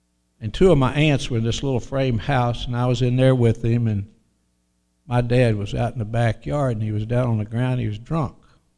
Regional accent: Paragould, Arkansas, United States; I grew up in Northeast Arkansas, Paragould, Arkansas. A lot of people never heard of it.

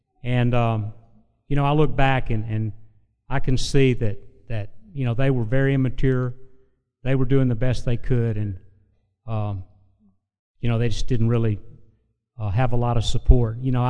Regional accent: Birmingham, Alabama, United States; I grew up in Birmingham, Alabama. I was the only child.

